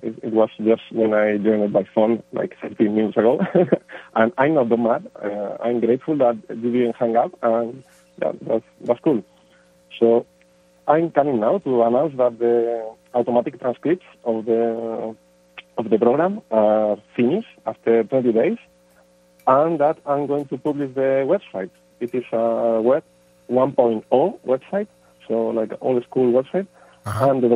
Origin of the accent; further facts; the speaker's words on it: Madrid, Community of Madrid, Spain; from Madrid.